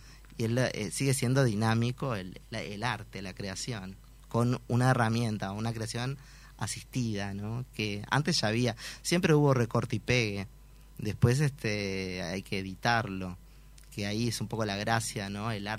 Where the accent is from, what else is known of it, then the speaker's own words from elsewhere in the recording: Tacuarembó, Uruguay; Y bueno, la explicación no la sé, pero sí soy de Tacuarembó.